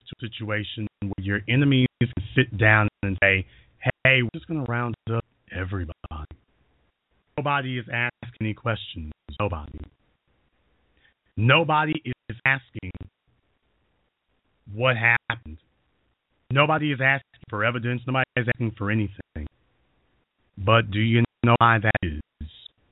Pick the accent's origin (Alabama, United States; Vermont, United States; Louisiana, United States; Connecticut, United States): Louisiana, United States; I was all over Chicago. And I'm from Louisiana.